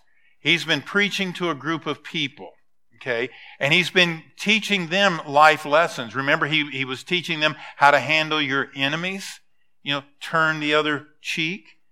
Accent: Louisiana, United States; Growing up in Louisiana, we didn't have rocks.

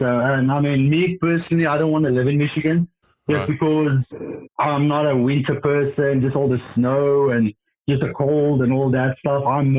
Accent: Johannesburg, Gauteng, South Africa; back in South Africa, I'm from Johannesburg, and over there, it doesn't get that cold.

